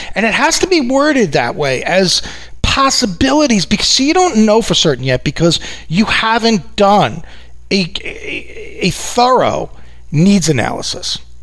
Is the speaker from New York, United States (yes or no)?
yes; New York, United States; accent: New York; Whenever I hang out with my family members, my New York accent really comes out.